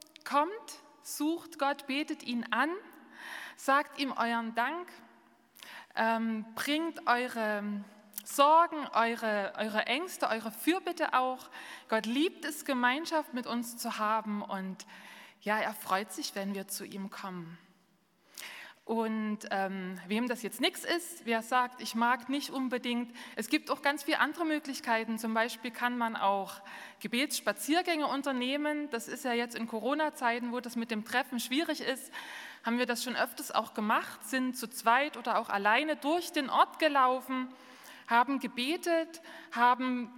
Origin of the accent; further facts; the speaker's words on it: Dittersdorf, Saxony, Germany; ich bin ja auch aus Dittersdorf, nicht aus Amtsberg, sondern aus Dittersdorf